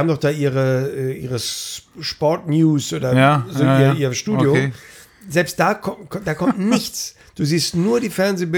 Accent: Hamburg, Germany

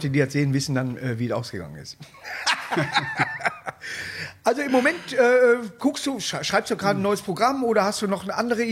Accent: Duisburg, North Rhine-Westphalia, Germany; aus meiner Heimatstadt Duisburg.

